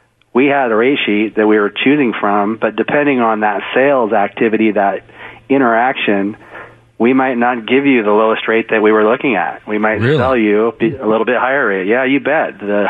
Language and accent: English; Republic, Washington, United States; also born or lived in West Seattle; I'm from Washington State. Grew up in West Seattle till I was about 8 or 9, and then we moved to Eastern Washington and grew up in a little stick town called Republic, Washington.